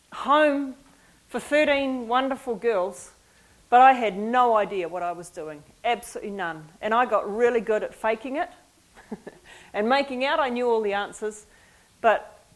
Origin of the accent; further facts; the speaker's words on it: New Zealand; now in Cambodia; I'm a Kiwi and proud of it. I don't have the accent, you do. And I've been in Cambodia nearly 6 years now